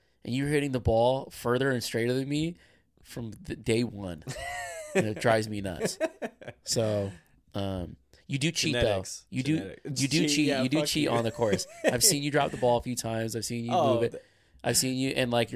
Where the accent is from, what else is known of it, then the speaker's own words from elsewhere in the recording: United States; the idea that we like allocate all this land to playing a sport is insane as an American.